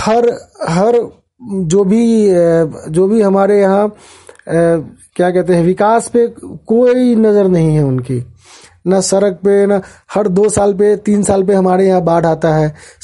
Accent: Bihar, India; ये हमारे बिहार की हालत है, ठीक है? और हम इसी में पलेंगे, बड़े होएंगे, मर जाएंगे

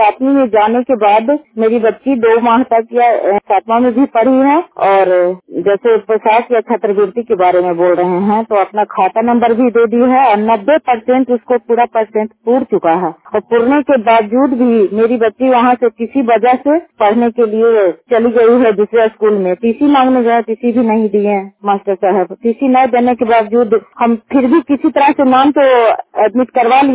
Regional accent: Nalanda, Bihar, India; गांव महियातपुर, जिला नालंदा का निवासी हूँ, पंचायत गोरायपुर की रहने वाली हूँ।

